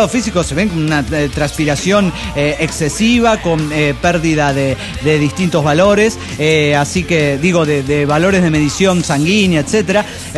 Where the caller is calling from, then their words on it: Monterrey, Nuevo León, Mexico; de Monterrey, Nuevo León, México.